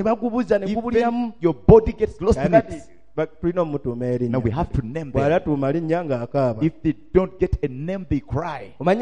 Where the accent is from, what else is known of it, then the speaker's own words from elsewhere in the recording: Central Region, Uganda; cause you feel the book of Numbers, I came from Buganda, in the family of those people.